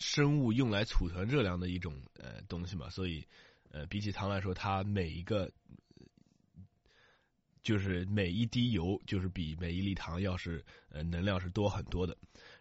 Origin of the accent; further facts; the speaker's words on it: China; 我作为一个在中国长大的人